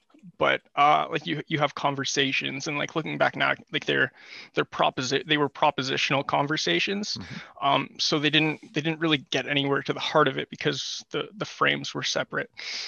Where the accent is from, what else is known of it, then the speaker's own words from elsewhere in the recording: Manitoba, Canada; I was living in the city, and we were not living in I'm from Manitoba.